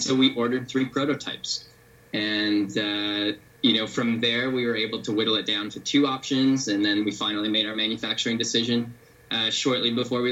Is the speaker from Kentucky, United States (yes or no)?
no; Buffalo, New York, United States; We're back on the East Coast. I'm originally from Buffalo, New York, and Charlie's from Toronto.